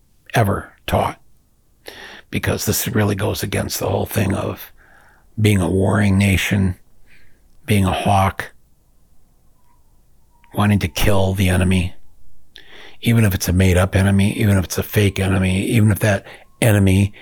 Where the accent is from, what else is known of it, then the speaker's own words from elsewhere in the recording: United States; And I'm speaking as an American, so we're the OGs of genocide.